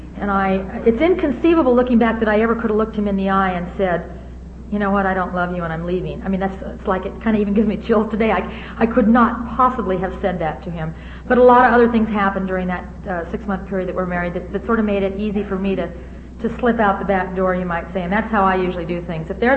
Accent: Newport Beach, California, United States; As it was, I grew up in Newport Beach, and mostly it was beach parties on the weekends.

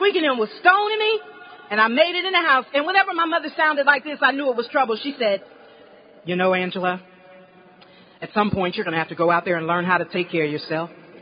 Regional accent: Greenville, South Carolina, United States; I'm from Greenville, South Carolina.

